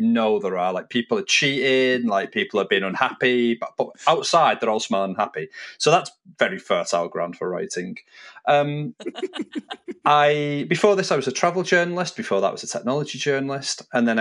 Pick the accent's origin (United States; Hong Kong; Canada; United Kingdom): United Kingdom; I am British, as we've already covered.